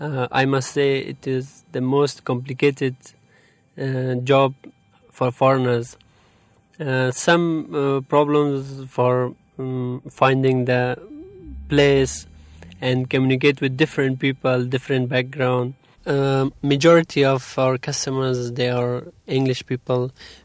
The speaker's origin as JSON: {"language": "English", "country": "Afghanistan", "second_language": "English", "moved": "yes", "lives_now": "United Kingdom", "said": "I'm from Afghanistan. I have been living in United Kingdom for the last 3 years."}